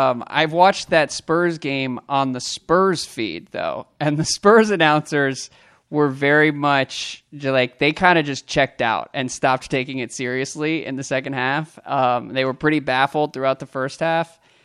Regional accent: Orlando, Florida, United States; I grew up in Orlando, and I'm one of 7 Orlando Magic fans on Earth.

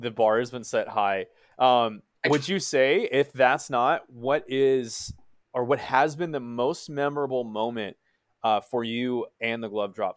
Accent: Dallas, Texas, United States; And I'm from Dallas, Texas, and I have gone publicly multiple times saying that I have a disdain for country music.

